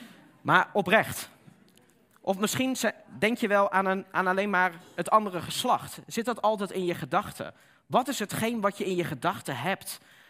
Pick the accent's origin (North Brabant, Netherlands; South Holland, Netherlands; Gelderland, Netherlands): North Brabant, Netherlands; En ik ben opgegroeid in Brabant, je hoort het gelukkig niet meer, maar dat is een bepaalde accent